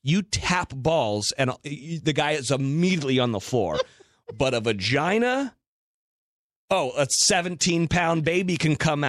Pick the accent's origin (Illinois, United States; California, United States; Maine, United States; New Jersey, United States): California, United States; I'm technically from Central California.